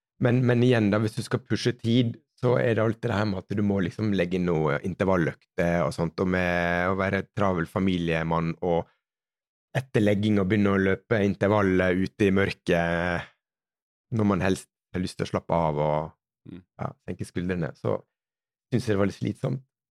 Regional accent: Møre og Romsdal, Norway

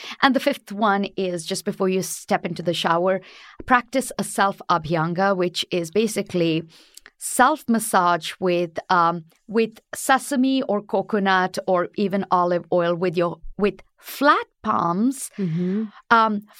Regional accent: northern India, India; In India, in the northern part of India. A little bit, I lived a little bit away from my parents because where my parents grow, everything is very, very rural. So not very many people speak English.

